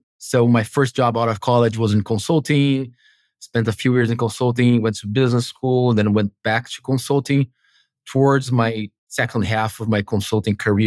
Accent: Brazil; I'm from Brazil originally. I started in the São Paulo office, covering all of Latin America based in São Paulo.

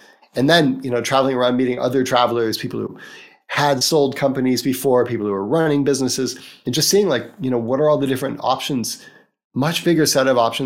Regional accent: United States; It's even weirder for me because, as you can plainly hear, I'm American, and most Americans don't have passports

